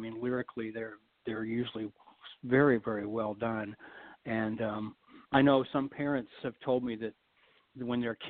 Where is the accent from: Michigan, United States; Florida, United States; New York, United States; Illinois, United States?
Florida, United States; now in Los Angeles, United States; I grew up in Florida and I had moved to Los Angeles to, you know, to get ahead in the music business.